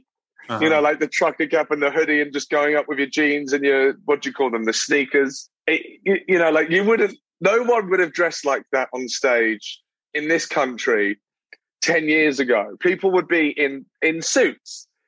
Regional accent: Brighton, South East England, United Kingdom; also born or lived in London; I'm born in London, but then I moved to a small town. It's not that small, but a smaller town on the south coast called Brighton, which is kind of, it's basically the UK's San Francisco.

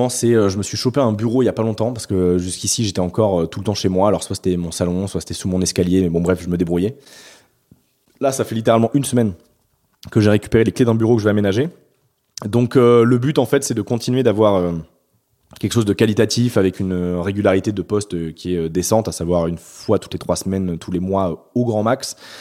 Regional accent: Bordeaux, Nouvelle-Aquitaine, France; born there; Moi, je suis né à Bordeaux, j'ai fait 2 ans à Paris pour un stage, enfin pour de l'alternance, mais je suis revenu ici parce que bah, juste j'aime cette ville. Puis au-delà de ça, j'ai de la famille ici

